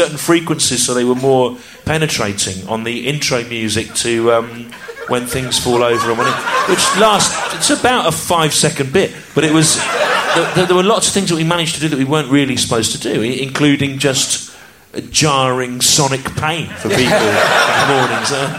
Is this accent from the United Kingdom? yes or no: yes; West Midlands, United Kingdom; because I grew up in the Midlands, and in the early 70s, there was this strange thing that happened.